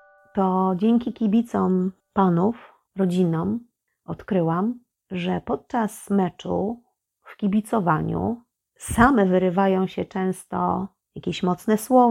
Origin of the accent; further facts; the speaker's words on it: Toruń, Kuyavian-Pomeranian Voivodeship, Poland; powiedziałam dziewczynom, że pochodzę z Torunia